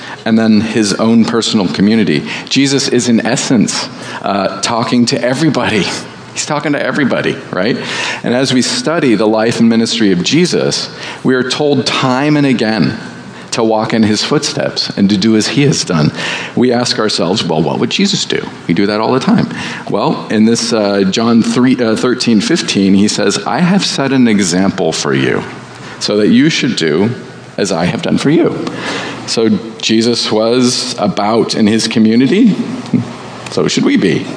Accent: Saratoga, California, United States; also born or lived in Mountain View; So I also grew up in the Bay Area. I was born in Mountain View, grew up in Saratoga, and I went to church, actually. I grew up at a church that is behind the Target at that YMCA back there.

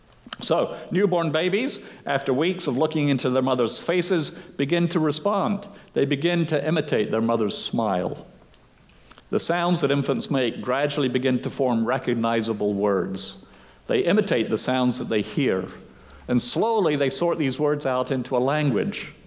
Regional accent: United Kingdom; And I had to explain, well, actually, I am British, despite the evidence of my accent.

